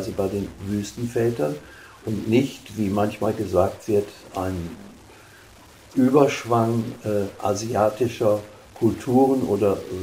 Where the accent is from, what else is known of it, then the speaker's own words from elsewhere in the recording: North Rhine-Westphalia, Germany; hier in Deutschland, möglichst auch in meiner Heimat Westfalen, einen kleinen Wohnbereich zu haben